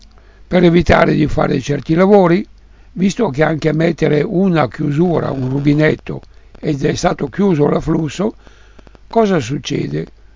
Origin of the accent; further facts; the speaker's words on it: Milan, Lombardy, Italy; Siamo milanesi e una di queste parolacce è trameggia